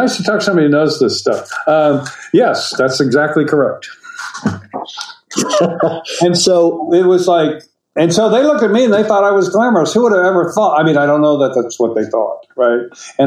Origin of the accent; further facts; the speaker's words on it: United States; But they come in because I'm an American, because I find the story for Americans and English being are quite different